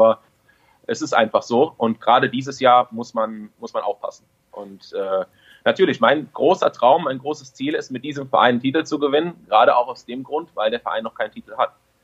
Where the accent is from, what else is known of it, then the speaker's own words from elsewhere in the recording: Düren, North Rhine-Westphalia, Germany; also born or lived in Friedrichshafen; Ich bin ja aus Düren nach Friedrichshafen gegangen. 3 Jahre war ich in Ausbildung